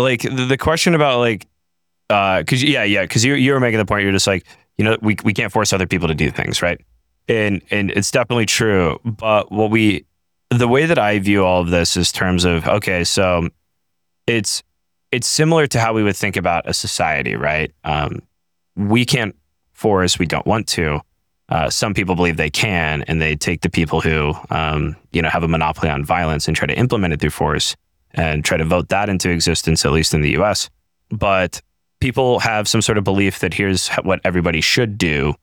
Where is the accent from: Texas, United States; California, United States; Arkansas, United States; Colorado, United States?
Colorado, United States; Denver; I'm from Denver, Colorado, and we have, we started the space out there as our Bitcoin Citadel.